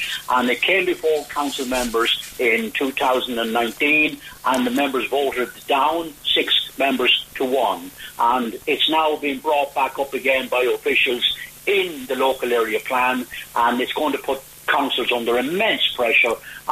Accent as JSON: {"language": "English", "country": "Ireland", "said": "show us up as being good Irish people."}